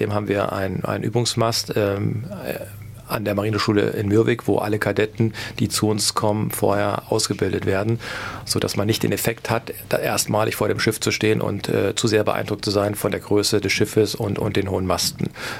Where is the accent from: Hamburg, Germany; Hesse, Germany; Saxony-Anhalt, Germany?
Hesse, Germany; born there; Ich bin gebürtiger Hesse, von daher nicht zwingendermaßen mit der See so vertraut gewesen.